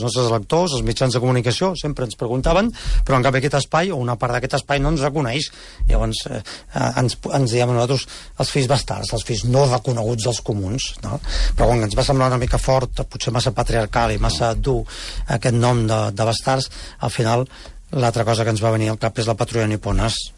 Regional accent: Barcelona, Catalonia, Spain; potser perquè sóc de la Barceloneta

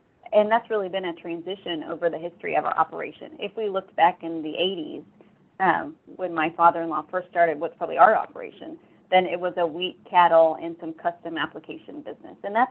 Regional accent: Colorado, United States; So I grew up in Colorado on a commercial cattle ranch.

